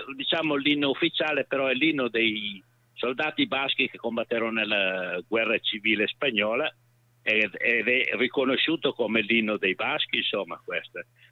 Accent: Sardinia, Italy; Non siamo italiani e non lo saremo mai, perché siamo sardi.

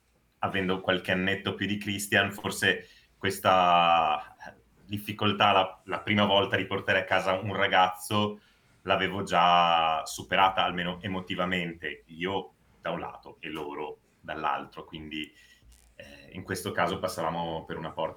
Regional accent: Friuli-Venezia Giulia, Italy; Dalla provincia di Udine.

